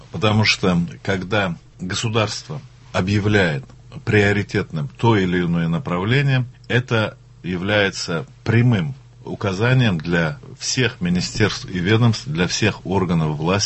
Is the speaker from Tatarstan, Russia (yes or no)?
yes; Agryz, Tatarstan, Russia; когда летом мы были в гостях у себя на родине, в Агрызе, в Удмуртии, в Ижевске.